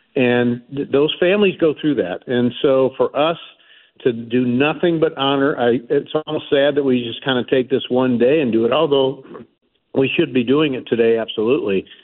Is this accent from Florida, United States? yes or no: no; St. Louis, Missouri, United States; I'm from North City, St. Louis. And, yeah. You know, after my dad left when I was a year old, youngest of six